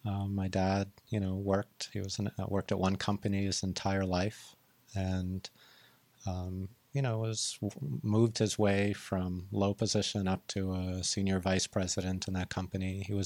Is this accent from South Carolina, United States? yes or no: no; Sharon, Massachusetts, United States; I grew up in Sharon, Massachusetts.